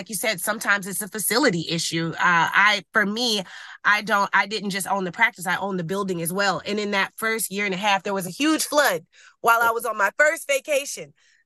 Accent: Atlanta, Georgia, United States; I'm from the Atlanta area. I knew I wanted to keep it in an area that I was familiar with.

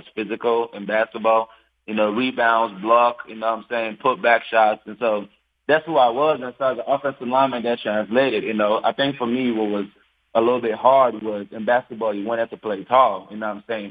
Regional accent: Nigeria; I'm from Nigeria.

